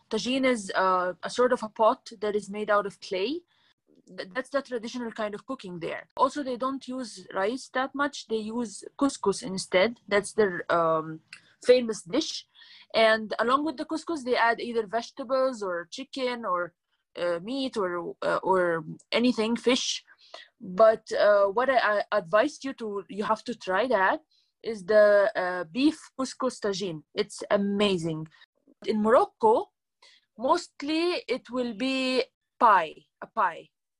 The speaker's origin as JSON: {"language": "English", "country": "Egypt", "second_language": "English", "lives_now": "India", "said": "I'm from Egypt and I live in India. I'm married here."}